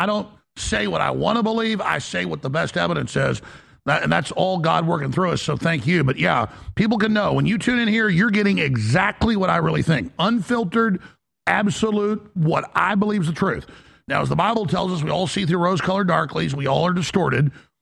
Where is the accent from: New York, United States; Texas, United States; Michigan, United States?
Texas, United States; because I'm a Texan and I got family all the state